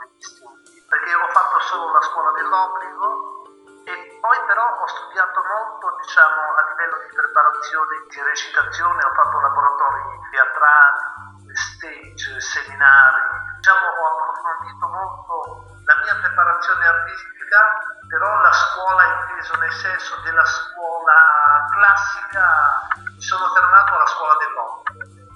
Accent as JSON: {"language": "Italian", "town": "Imperia", "region": "Liguria", "country": "Italy", "tie": "born or raised there", "said": "Io tra l'altro sono nato in Liguria, dalle parti del festival, sono di Imperia e sono nato dalle parti del festival"}